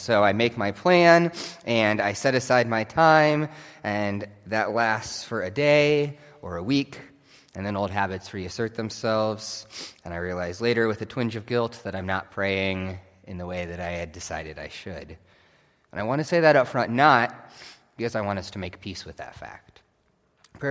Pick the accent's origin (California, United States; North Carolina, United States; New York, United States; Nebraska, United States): Nebraska, United States; it is not because of corn, because I am from Nebraska